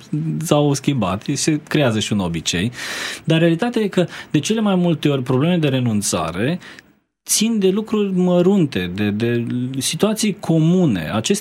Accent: Brăila, Brăila County, Romania; eu sunt din Brăila. La noi, la Brăila, supele, în genere, se dau la cei bolnavi.

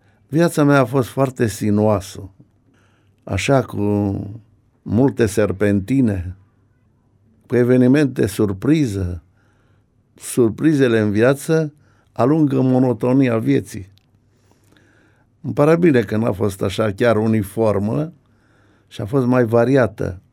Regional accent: Oltenia, Romania; born there; Eu, de fapt, m-am născut în Oltenia.

